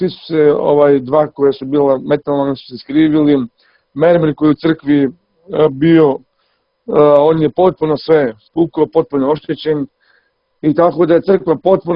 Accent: Gjilan, Gjilan District, Kosovo; Pa ja sam poreklom sa Kosova i Metohije, tačno iz Gnjilana. I ovdje sam ja ceo svoj, da kažem, život proveo na Kosovu

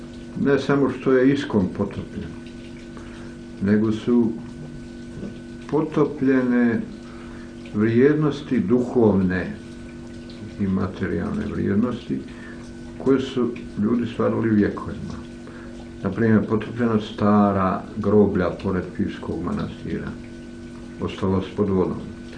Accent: Plužine Municipality, Montenegro; ovaj potop u pivi je bio, ne samo zato što je meni sve potopljeno, je moj zavičaj potopljen gdje sam rastao kao dijete

